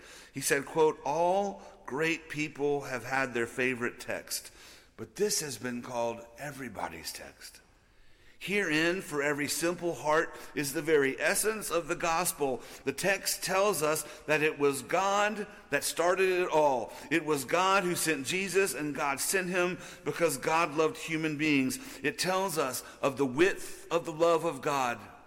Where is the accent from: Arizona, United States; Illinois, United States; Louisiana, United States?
Louisiana, United States; New Orleans; I'm not necessarily proud of it, but I grew up in New Orleans, and that's just what you do when you live there.